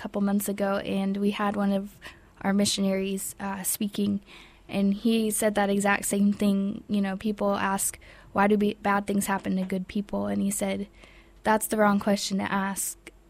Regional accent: San Jose, California, United States; I grew up in San Jose, California.

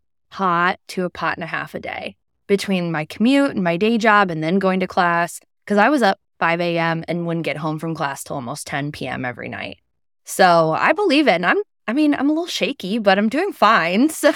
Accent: Cleveland, Ohio, United States; Growing up in Cleveland, my dad going to jail was kind of like just like another Tuesday.

